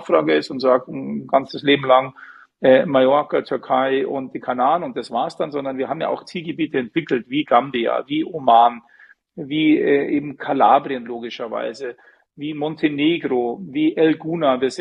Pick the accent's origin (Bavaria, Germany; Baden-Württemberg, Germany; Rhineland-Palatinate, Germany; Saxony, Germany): Bavaria, Germany; Munich; als Münchner